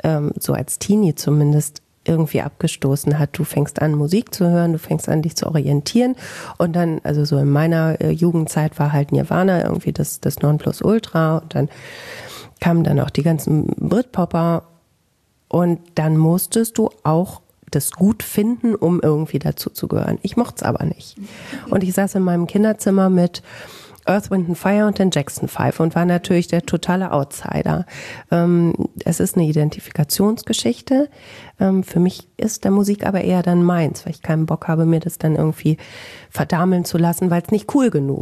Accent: Bielefeld, North Rhine-Westphalia, Germany; bei mir in meiner Heimat in Bielefeld

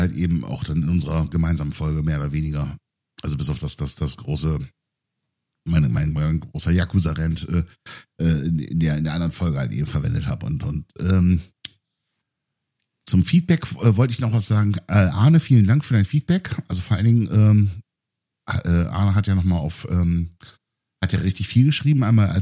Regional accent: Turkey; Ich bin selber Türke. Nur mal so erwähnt.

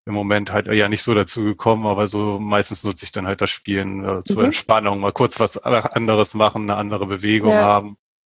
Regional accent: Lower Saxony, Germany; born there; now in Buchholz in der Nordheide, Germany; Ich bin 36 und aktuell wohne ich in Buchholz in der Nordheide. Und ja, gebürtig eher unteres südöstliches Niedersachsen, in einem kleinen Örtchen.

